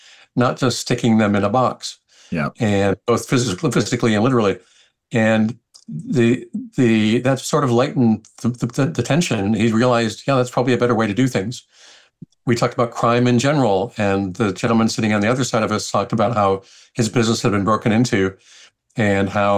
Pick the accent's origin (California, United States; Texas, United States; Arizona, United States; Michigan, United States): Michigan, United States; Detroit; moved away as an adult; also born or lived in Chicago / New Jersey; now in Seattle, United States; Well, I'm originally from Detroit and took a job in the consumer electronics realm many, many years ago, transferred to Chicago and then New Jersey and then out here to Seattle. And I've been in this area now for 35 years.